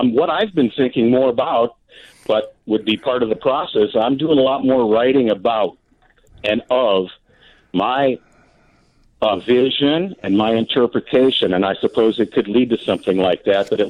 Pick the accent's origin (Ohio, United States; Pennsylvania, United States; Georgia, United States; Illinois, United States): Illinois, United States; Naperville; I mean, when I moved here in 1986, I grew up in Naperville.